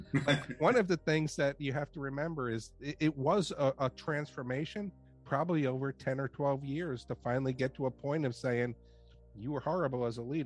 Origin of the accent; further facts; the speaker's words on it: New York City, New York, United States; I grew up in New York City, and it was a very, very interesting way to grow up, very, very tough way to grow up.